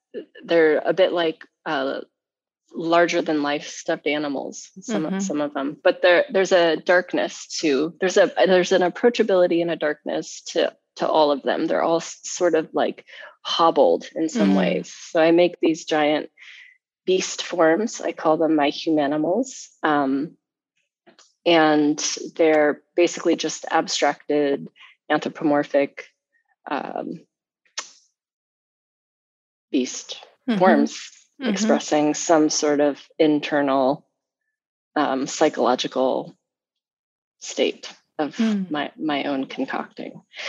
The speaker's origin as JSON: {"language": "English", "region": "California", "country": "United States", "tie": "born or raised there", "said": "I grew up in California, so there's mm-hmm. no water."}